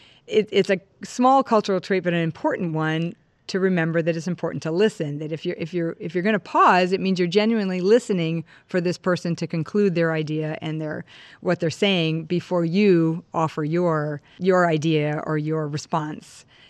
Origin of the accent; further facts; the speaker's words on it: New England, United States; I'm also from New England, so we're very fast talkers, and we just move and talk and do everything quickly up there in the Northeast.